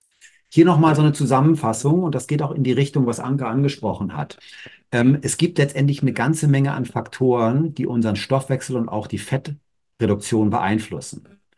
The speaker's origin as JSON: {"language": "German", "town": "Cologne", "region": "North Rhine-Westphalia", "country": "Germany", "tie": "born there", "said": "so sagt man in meiner Geburtsstadt Köln."}